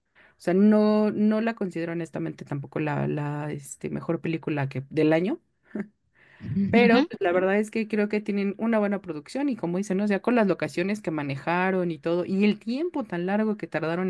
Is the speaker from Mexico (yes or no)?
yes; Mexico; como mexicana, el acento colombiano de todos modos es como que de repente hay cositas que se me pueden ir.